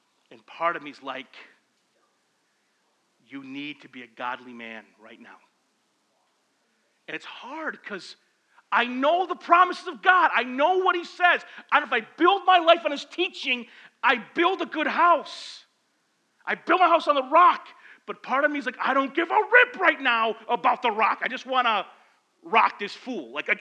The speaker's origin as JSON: {"language": "English", "town": "Flint", "region": "Michigan", "country": "United States", "tie": "born or raised there", "said": "We grew up in Flint. It was a tough life. We grew up on the east side."}